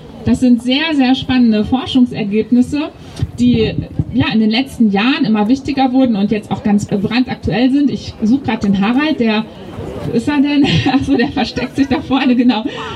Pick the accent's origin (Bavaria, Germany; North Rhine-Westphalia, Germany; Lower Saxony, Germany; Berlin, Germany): North Rhine-Westphalia, Germany; Cologne; Und ich bin als Kölnerin auch stolz darauf, dass unsere kleine Stadt endlich auch Teil dieser Familie ist